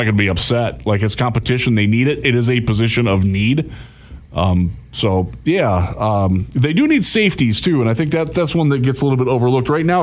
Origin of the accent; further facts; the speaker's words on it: Ohio, United States; now in Michigan, United States; as you know, I grew up in Ohio State, in an Ohio State family.